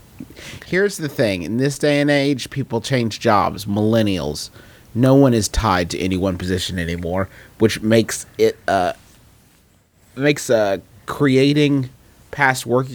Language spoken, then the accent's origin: English; Scotland, United Kingdom; I'm from Scotland